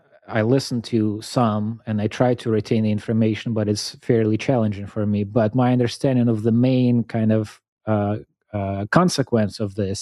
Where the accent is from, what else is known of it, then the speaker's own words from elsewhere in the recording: Moscow, Russia; my hometown, Moscow, and the hometown that's kind of administratively part of Moscow experienced the biggest, I think, wave of drone attacks since the beginning of the war.